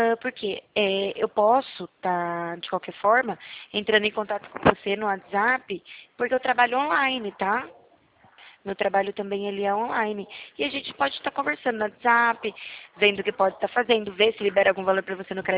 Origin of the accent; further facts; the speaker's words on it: Limeira, São Paulo, Brazil; eu sou aqui da cidade de Limeira, tá?